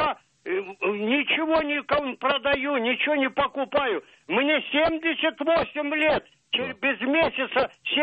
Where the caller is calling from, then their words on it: Bataysk, Rostov Oblast, Russia; я из Батайска Ростовской области.